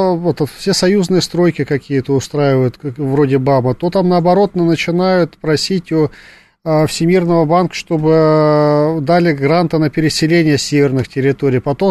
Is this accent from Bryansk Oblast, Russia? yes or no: no; Tomsk, Tomsk Oblast, Russia; born there; now in Moscow, Russia; я родился в Томске, переехал в Москву из Сибири.